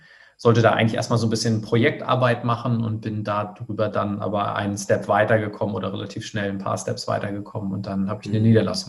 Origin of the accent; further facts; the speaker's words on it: Schleswig-Holstein, Germany; Also ich komme aus der Landwirtschaft, ich bin auf dem Demeter-Bauernhof hier oben in Schleswig-Holstein groß geworden.